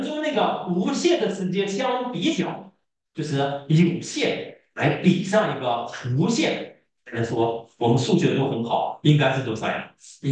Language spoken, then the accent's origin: Chinese; China; 我们在大陆生活的弟兄姐妹，我们都知道，我们小时候在语文上、历史课上